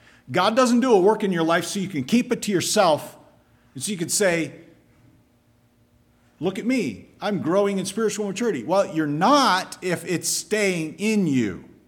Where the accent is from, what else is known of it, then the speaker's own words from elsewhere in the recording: United States; I'm an American. I'm all about independence. We celebrate Independence Day.